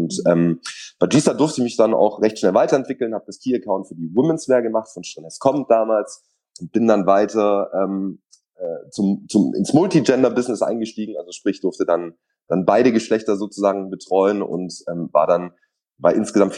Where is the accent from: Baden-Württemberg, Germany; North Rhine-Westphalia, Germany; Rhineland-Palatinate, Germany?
Baden-Württemberg, Germany; born there; als Afro-Schwabe, du hast ja meinen Nachnamen gerade genannt, ich bin aber gebürtiger Schwabe